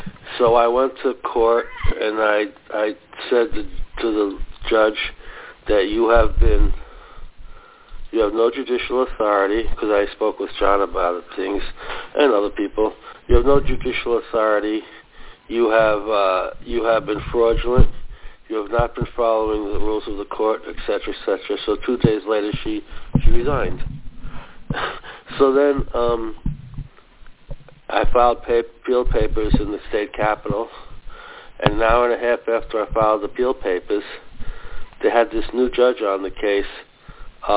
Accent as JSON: {"language": "English", "region": "New Jersey", "country": "United States", "said": "I'm from New Jersey."}